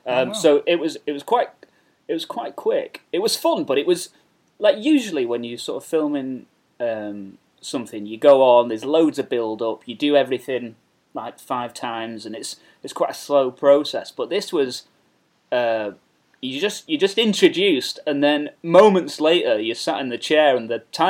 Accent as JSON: {"language": "English", "town": "Stockport", "region": "North West England", "country": "United Kingdom", "said": "So I'm from Stockport, which is like Greater Manchester. It's not that far from like Burnage and stuff. And it's I was born in 1987."}